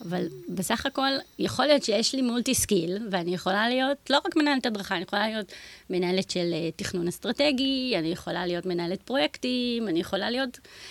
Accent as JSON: {"language": "Hebrew", "town": "Beersheba", "region": "Southern District", "country": "Israel", "tie": "born or raised there", "also_born_or_lived": "Dimona", "said": "אז גדלתי בדימון עד גיל 8, ואחר כך עברנו לבאר שבע."}